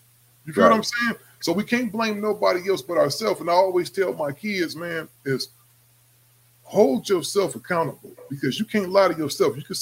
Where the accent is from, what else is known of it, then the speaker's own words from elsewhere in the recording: Ohio, United States; When I first came out here from Ohio, you know, I came out here from Ohio.